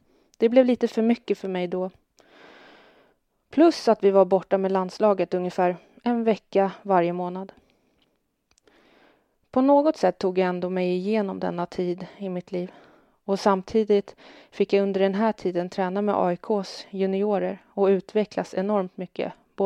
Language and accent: Swedish; Stockholm, Stockholm County, Sweden; now in Örnsköldsvik, Sweden; Vi kommer ju från Sveriges största stad med mycket stress och press.